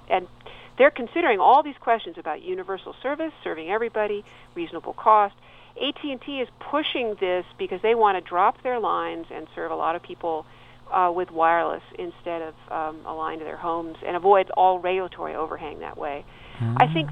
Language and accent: English; Santa Monica, California, United States; I just visited my hometown of Santa Monica